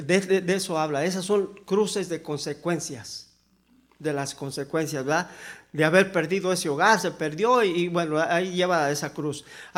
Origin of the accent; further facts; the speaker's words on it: Mexico; Y hasta cuando nos decían allá en México, nosotros lo aprendimos de nuestra familia, los papás